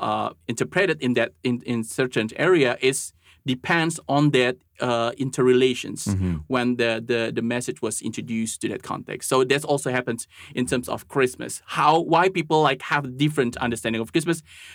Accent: Indonesia; English is a second language; I will use an example from Indonesia, my home country.

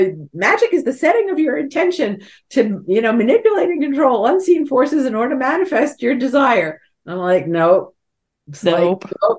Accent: New York, United States; I, you know, I'm also a New Yorker

